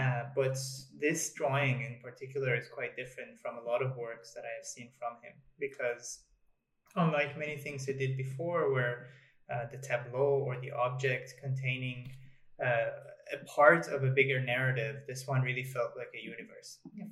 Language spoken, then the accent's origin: English; Tehran, Tehran Province, Iran; growing up in Tehran